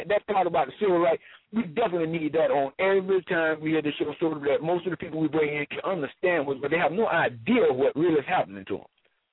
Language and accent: English; Clinton City, Florida, United States; I'm from Clinton City, Florida.